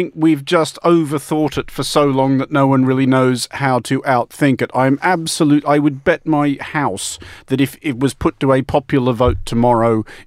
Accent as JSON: {"language": "English", "country": "Australia", "said": "I am Australian"}